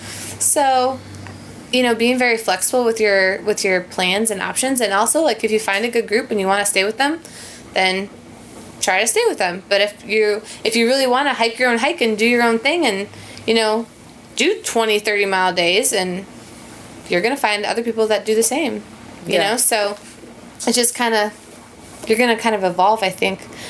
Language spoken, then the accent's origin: English; Georgia, United States; I mean, I'm even from Georgia, and when I got out on, you know, the approach trail and it was like snowing and sticking, I was pleasantly surprised.